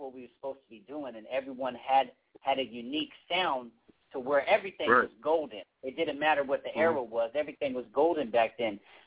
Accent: Riverside, California, United States; now in Los Angeles, United States; I grew up in Riverside, California out here. I'm based out of Los Angeles now.

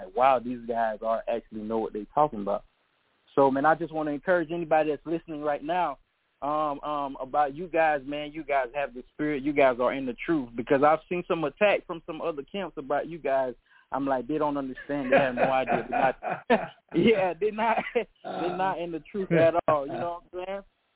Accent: Haiti; She's from, like, we're from Haiti.

